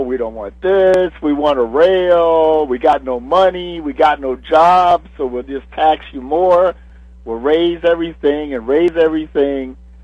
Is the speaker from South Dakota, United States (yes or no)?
no; Baltimore, Maryland, United States; Well, now, I don't want to be, you know, bad mouth in my hometown